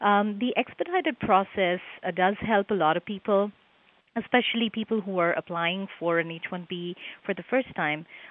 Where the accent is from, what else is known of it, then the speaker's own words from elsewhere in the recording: India; I'm from India